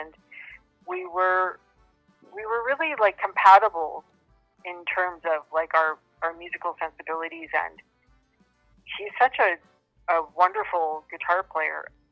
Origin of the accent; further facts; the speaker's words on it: Winnipeg, Manitoba, Canada; a house concert in Winnipeg, because it's my hometown.